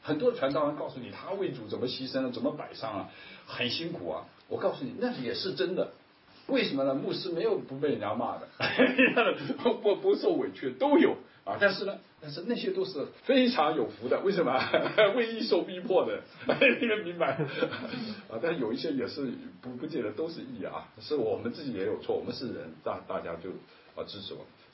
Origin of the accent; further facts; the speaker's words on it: China; 我们中国人都懂啊